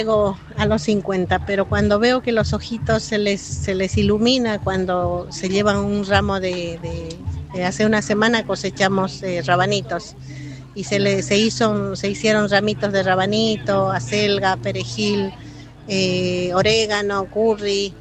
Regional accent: Bolivia; Yo vengo de Bolivia y vengo de una cultura donde la medicina tradicional son las hierbas por lo general.

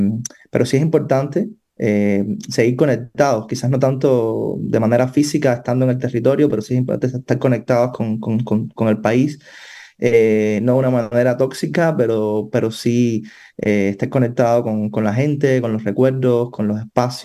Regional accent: Santa Clara, Villa Clara, Cuba; born there; tengo muy buenos recuerdos de esos días en Santa Clara, que es donde yo nací, en el centro de Cuba.

